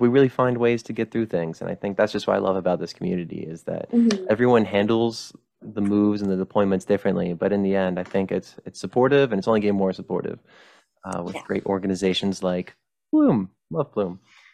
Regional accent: California, United States; born there; I was born in California, but I haven't really been there much since.

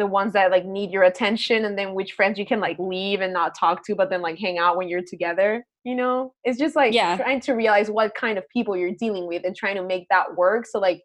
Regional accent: Chile; It's like, when I have to like say that I'm from Chile and they don't know what that is.

